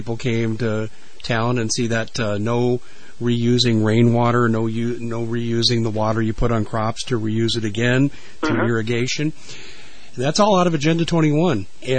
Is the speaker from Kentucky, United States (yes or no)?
no; Colorado, United States; I grew up in Colorado.